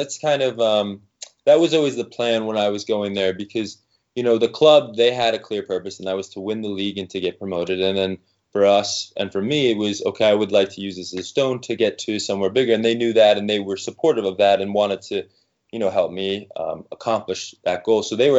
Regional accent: United States; I had to make people at least like question whether I was from America until I opened my mouth and spoke and they heard my accent. They'd be like, okay, now he's American for sure.

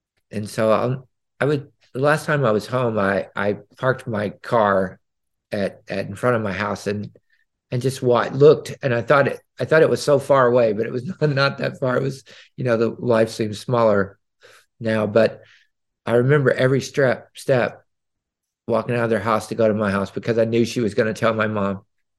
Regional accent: Owensboro, Kentucky, United States; I grew up in Owensboro, Kentucky, like a city of 50,000 people in Kentucky. And I grew up in the 70s. I was born in 65.

